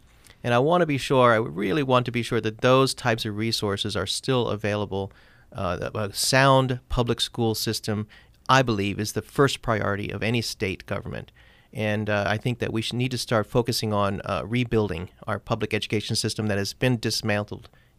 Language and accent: English; Maryland, United States; I grew up in Maryland. I spent high school, college, and medical school in Maryland in the Baltimore area.